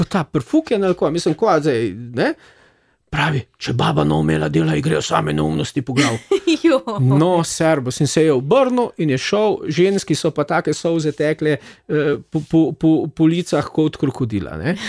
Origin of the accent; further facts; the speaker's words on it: Hrastnik, Central Sava, Slovenia; Jaz sem rodom iz Hrastnika.